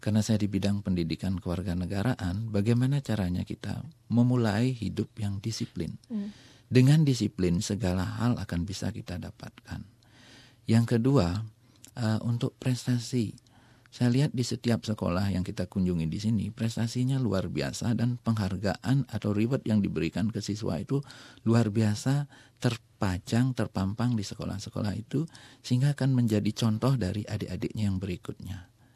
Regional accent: Bali, Indonesia; akan saya bawa ke daerah saya, khususnya Provinsi Bali.

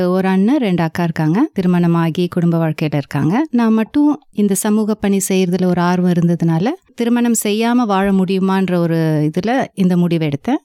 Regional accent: Ooty, Tamil Nadu, India; நான் பிறந்து வளர்ந்தது எல்லாமே நீல்கிரீஸில், அதாவது ஊட்டி என்ற ஒரு மலைப்பிரதேசத்தில் தான் நான் பிறந்து வளர்ந்தேன்.

